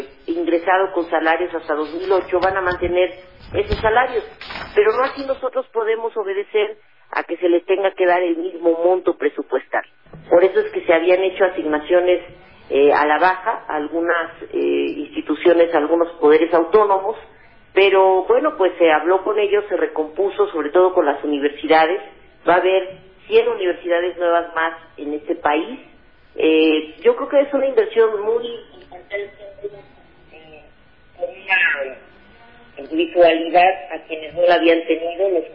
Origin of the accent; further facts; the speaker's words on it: Mexico City, Mexico; yo soy de la Ciudad de México.